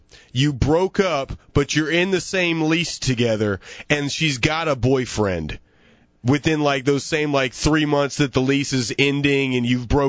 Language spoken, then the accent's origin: English; Huntsville, Alabama, United States; I remember going to Stars games when I was a little kid, growing up in Huntsville. We moved around a lot.